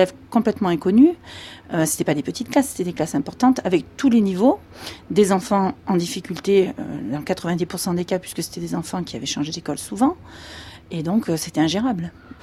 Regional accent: Orange, Provence-Alpes-Côte d'Azur, France; Moi, je suis orangeoise. Je suis née dans le Vaucluse à Orange. Mes parents avaient leurs pieds à terre là-bas.

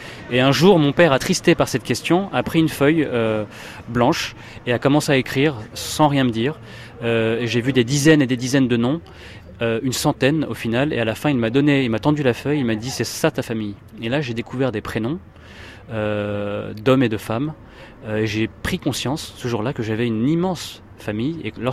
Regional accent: Paris, Île-de-France, France; born there; je suis né à Paris. Je suis allé à l'école française et à la maison, la culture irakienne ne débordait pas.

